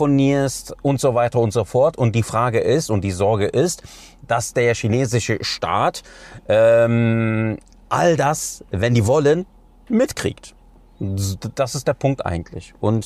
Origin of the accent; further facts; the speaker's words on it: Cologne, North Rhine-Westphalia, Germany; ich bin in Köln aufgewachsen. Das ist eine Großstadt